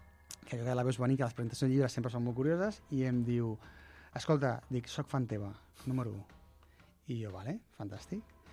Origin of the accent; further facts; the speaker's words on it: Premià de Mar, Catalonia, Spain; la Biblioteca de Premià de Mar, que és el meu poble